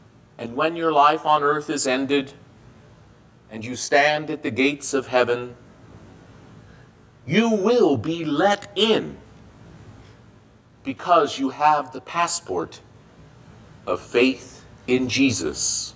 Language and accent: English; United States; my American passport. It's essential that I keep my passport with me so that I can get back into my home country.